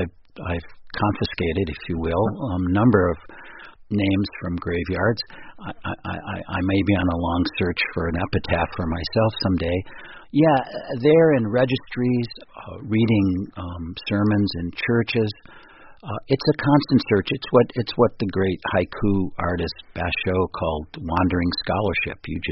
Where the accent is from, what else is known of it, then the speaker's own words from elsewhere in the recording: United States; I am an American.